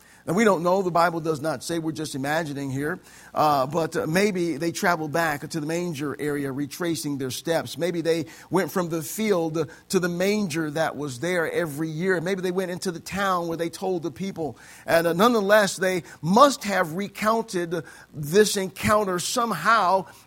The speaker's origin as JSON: {"language": "English", "region": "Illinois", "country": "United States", "said": "I'm from Illinois. It snowed, and it snowed with the best of them."}